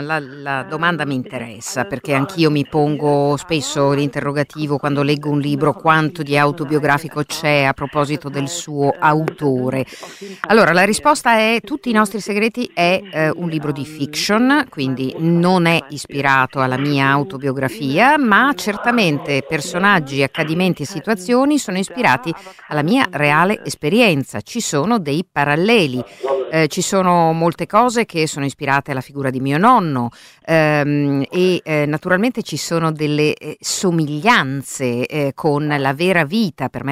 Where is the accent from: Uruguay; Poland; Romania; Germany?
Germany; Non credo che gli ultimi sviluppi politici anche nel mio paese, la Germania, non siano positivi